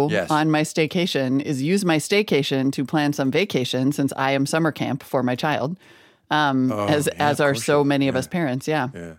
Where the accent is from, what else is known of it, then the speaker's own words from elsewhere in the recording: Montana, United States; also born or lived in North Dakota; I grew up in Montana and North Dakota, and I am a little snobby about, because like, Yellowstone was my backyard national park.